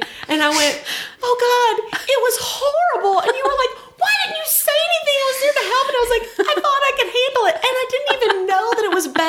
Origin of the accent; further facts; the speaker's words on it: Boston, Georgia, United States; So I tell people I'm from Thomasville, but I'm really from Boston, Georgia.